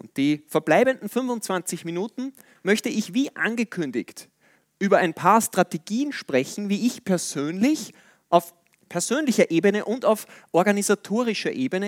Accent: Linz, Upper Austria, Austria; Wir machen einen in meiner Heimatstadt in Linz alle 2 Wochen.

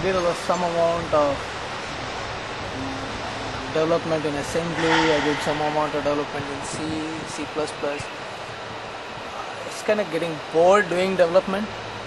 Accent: Mumbai, Maharashtra, India; I'm basically from Bombay.

